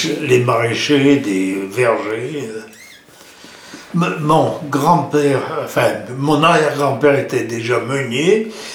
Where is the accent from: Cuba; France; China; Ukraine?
France; Moulins, Auvergne-Rhône-Alpes; Je suis né dans Moulins, j'ai vécu jusqu'à 34 ans là-bas. Alors, quand on s'est marié, on a vécu dans l'IHM pendant 5 ans et on a fait construire, c'était le jardin du Moulin, donc on a resté sur place.